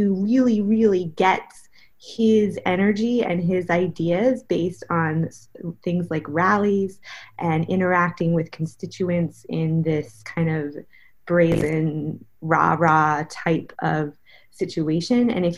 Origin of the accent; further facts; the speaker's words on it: Baltimore, Maryland, United States; I grew up in Baltimore, a city that has its own history and would fall within this category as well.